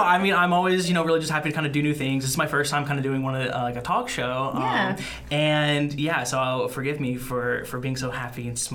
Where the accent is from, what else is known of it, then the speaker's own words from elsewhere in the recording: Orlando, Florida, United States; So I am originally from Orlando, Florida, but my mom is actually from Vietnam.